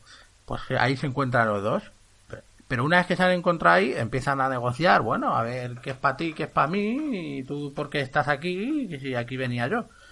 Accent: Ciudad Real, Castilla-La Mancha, Spain; Los que somos de Ciudad Real

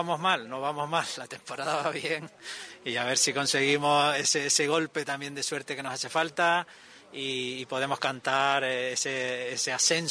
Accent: La Perdoma, Canary Islands, Spain; fui al pueblo de donde soy yo, que es de la Perdoma

